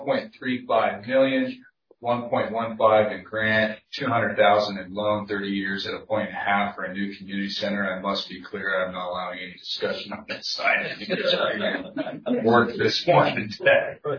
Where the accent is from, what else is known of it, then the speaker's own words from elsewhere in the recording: Moab, Utah, United States; Item 5-3, my hometown, Moab City.